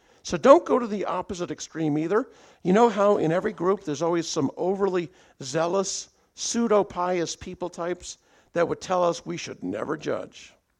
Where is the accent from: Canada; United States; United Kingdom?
Canada; some of you know I grew up in Canada